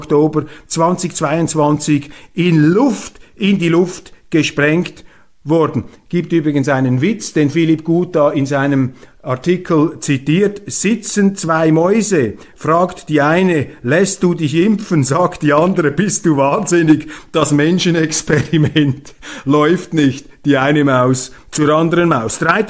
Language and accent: German; Switzerland; auf die wir sowieso nicht als Schweizer, aber Sie als Deutsche, als Österreicher, wo auch immer